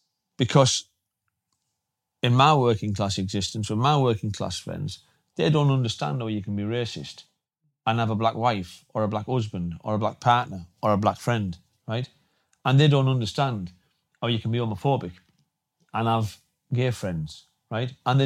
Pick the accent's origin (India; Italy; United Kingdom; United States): United Kingdom; Redcar, North East England; I'd had these two shows planned of forgiveness in my hometown in Redcar.